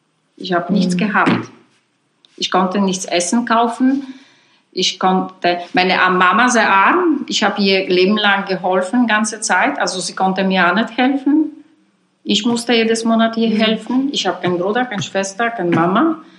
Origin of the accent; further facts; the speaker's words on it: Warsaw, Masovian Voivodeship, Poland; German is a second language; Vielleicht jetzt Warschau ist schön, das ist mein Heimatstadt, aber war gefährlich, kalt und einfach.